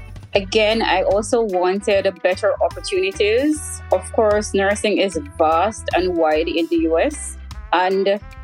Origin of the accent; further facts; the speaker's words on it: Jamaica; now in United States; I am from Jamaica. I have been living in the U.S.